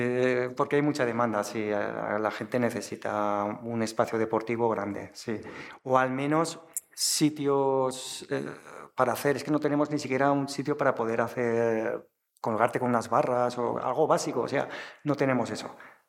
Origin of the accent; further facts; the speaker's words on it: Zaragoza, Aragon, Spain; also born or lived in Valencia / Gerona; Soy de aquí de Zaragoza, lo que pasa que he vivido en muchos lugares de España, he vivido también en Valencia y en Gerona.